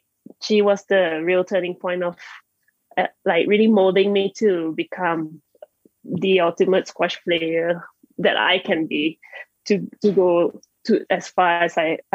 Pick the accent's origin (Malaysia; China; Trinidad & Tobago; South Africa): Malaysia; Penang; One was in Penang for the 2013 World Championships, and I lost in my hometown in the semifinals